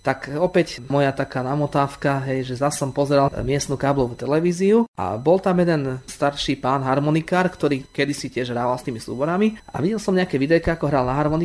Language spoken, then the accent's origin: Slovak; Komjatice, Nitra Region, Slovakia; now in Bratislava, Slovakia; pochádzam nie priamo z Bratislavy, kde momentálne bývam. Je to krásna mestská časť Rača, kolesená vinohradmi. Pochádzam z jednej dedinky, volá sa Komiatice.